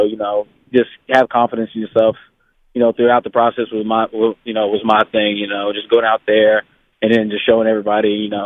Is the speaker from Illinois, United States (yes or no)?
no; Cincinnati, Ohio, United States; because I'm from Cincinnati, the hometown team, so the Bengals.